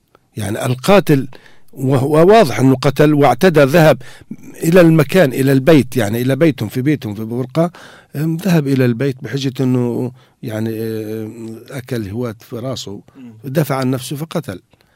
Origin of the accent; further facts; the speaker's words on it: Palestine; ليس حبا فينا كفلسطينيين